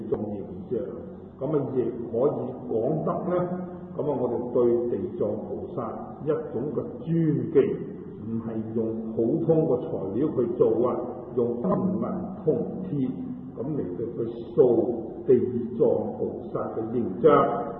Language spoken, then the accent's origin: Cantonese; Guangdong, China; 咁我哋广东人如果话食萝卜啊，佢就话破气啦